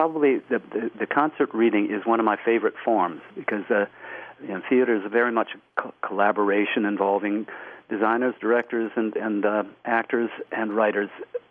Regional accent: Minnesota, United States; Well, I grew up in Minnesota.

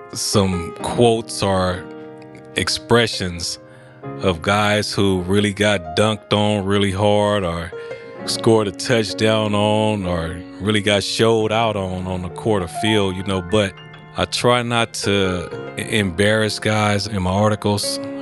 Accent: Oakland, California, United States; I'm from East Oakland, California.

